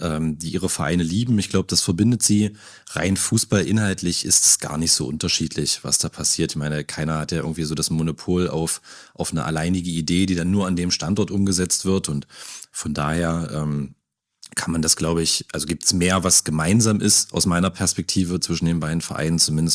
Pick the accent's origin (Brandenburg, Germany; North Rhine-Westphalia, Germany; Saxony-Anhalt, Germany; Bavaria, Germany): Saxony-Anhalt, Germany; Magdeburg; also born or lived in Jerichower Land; Ich bin Magdeburger Jung. Ich war zwischenzeitlich mal im Jerichoer Land stationiert, weil meine Eltern in den 90er Jahren, wie so viele, auf die Idee gekommen sind, so ein bisschen in die Vorstadt zu ziehen, aufs Land zu ziehen.